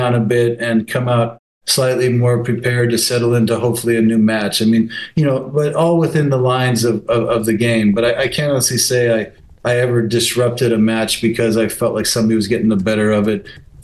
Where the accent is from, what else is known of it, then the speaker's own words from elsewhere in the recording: Las Vegas, Nevada, United States; Let me start by saying I'm such a Veganite. I'm such a homegrown, you know, Vegas is so in my blood